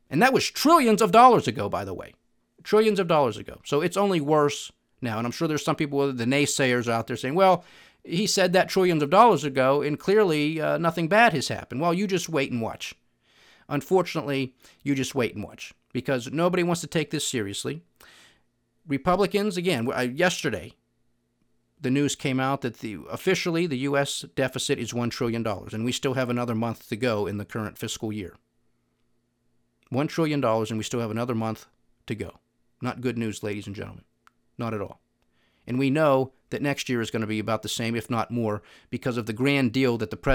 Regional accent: United States

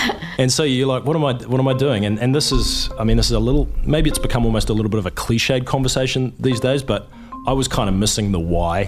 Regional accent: New Zealand; He's an American and I'm a New Zealander.

